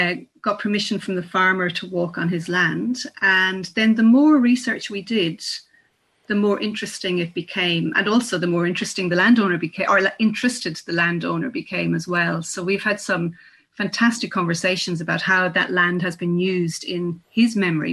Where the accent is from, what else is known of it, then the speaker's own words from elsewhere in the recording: Ireland; now in Australia; because I'm Irish, I live in South Australia